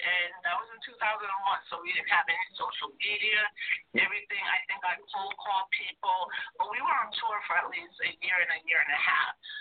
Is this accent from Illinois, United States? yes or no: no; New York City, New York, United States; even though I grew up in New York City while the Bronx was burning, and it was the 70s and hip-hop and all